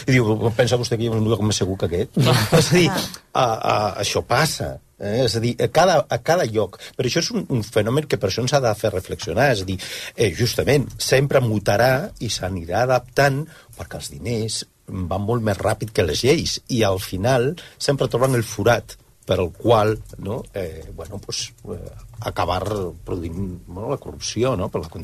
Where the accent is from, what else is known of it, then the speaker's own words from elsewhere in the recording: Galicia, Spain; Jo sóc gallec